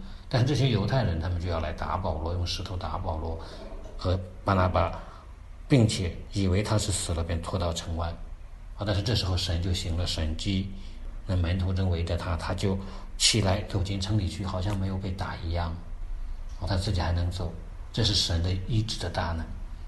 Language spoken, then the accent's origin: Chinese; China; 我们中国人也是拜各样的偶像